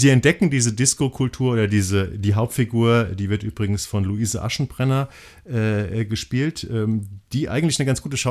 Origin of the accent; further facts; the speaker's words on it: Hesse, Germany; Ich komme aus Hessen.